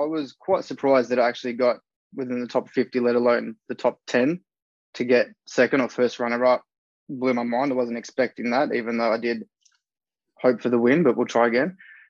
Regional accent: Melbourne, Victoria, Australia; So I was born in Melbourne. I've been here my entire life.

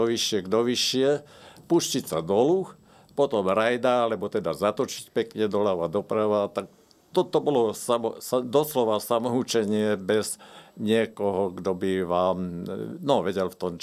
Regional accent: Trenčín Region, Slovakia; ako otec bol lesák, tak sme sa stiahovali na štyroch miestach. A boli sme z Bojníc do Hájov, to je pri Prievidzi, pri Čiavši, kde sa medvede pohybujú.

